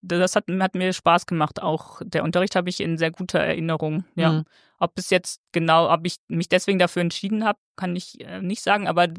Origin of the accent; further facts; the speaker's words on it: Braunschweig, Lower Saxony, Germany; Ich komme gebürtig aus Braunschweig und in Braunschweig hätte es auch Lebensmittelchemie gegeben.